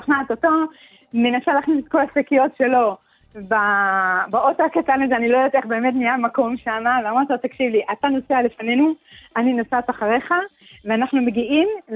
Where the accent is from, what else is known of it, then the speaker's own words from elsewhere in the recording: Central District, Israel; אני מאזור המרכז